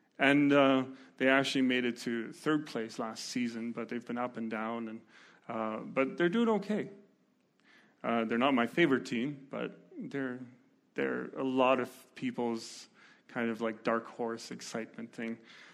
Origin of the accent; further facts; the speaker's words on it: Germany; but it is in Germany, and I grew up in Germany.